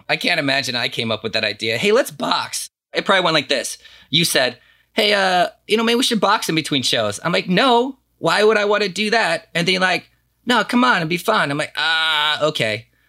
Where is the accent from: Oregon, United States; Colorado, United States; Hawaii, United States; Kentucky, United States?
Colorado, United States; But I grew up in Colorado.